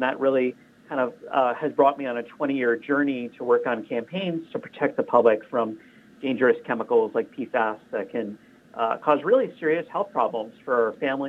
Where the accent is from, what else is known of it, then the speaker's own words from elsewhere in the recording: Long Island, New York, United States; Well, I grew up in Long Island and got really interested in environmental issues because I spent a lot of time as a kid at the beach.